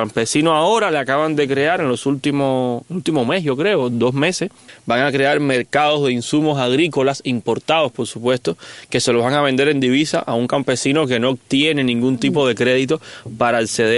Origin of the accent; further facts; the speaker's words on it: Cuba; Y eso es algo para lo que tenemos que estar preparados como cubanos